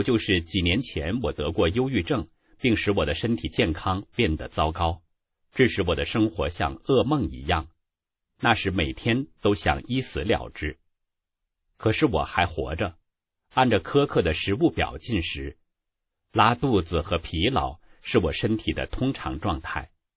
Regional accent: Sweden; moved away as an adult; also born or lived in Australia; now in Istanbul, Turkey; 我的原籍在地中海附近的马丁城的一个山区。在九岁的时候，我的家人带我移居到了瑞典。我在瑞典长大，并在那里读完了高中，然后去美国读书，然后我开始周游世界。在最近四年，我曾住在澳大利亚

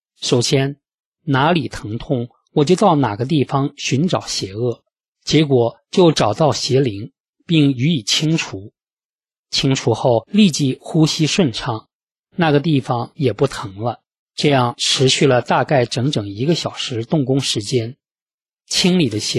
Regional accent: China; 由于我从小在大陆长大

